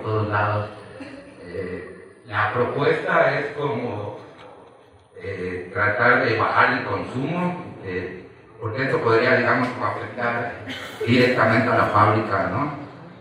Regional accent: Yucatán, Mexico; now in San Cristóbal de las Casas, Mexico; soy yucateco, tengo 14 años viviendo en la ciudad de San Cristóbal

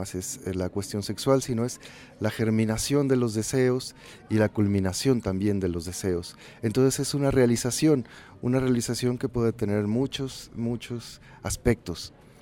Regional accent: Mexico City, Mexico; Soy artista visual y vengo de la Ciudad de México.

